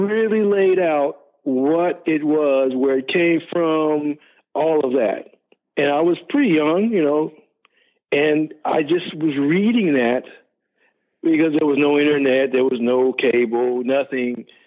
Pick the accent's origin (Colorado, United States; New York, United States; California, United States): Colorado, United States; Denver; And I grew up in Denver, Colorado.